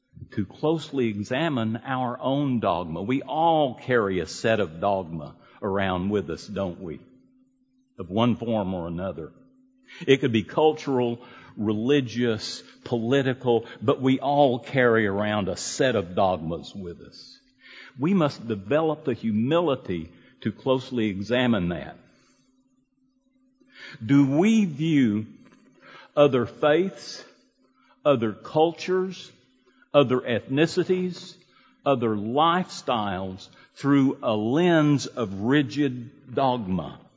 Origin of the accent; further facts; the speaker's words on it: Lubbock, Texas, United States; I was raised in Lubbock, Texas in the 50s.